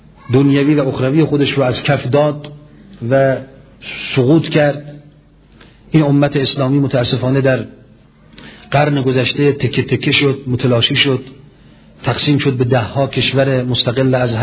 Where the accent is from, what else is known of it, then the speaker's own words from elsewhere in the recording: Iran; یکی به عنوان یک ایرانی با برادران و خواهرانی که دانشجویانی هستند از کشورهای مختلف